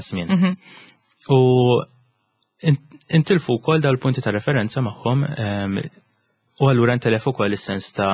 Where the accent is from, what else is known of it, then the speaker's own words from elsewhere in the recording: St Julian's, Central Region, Malta; jien minn San Ġiljan.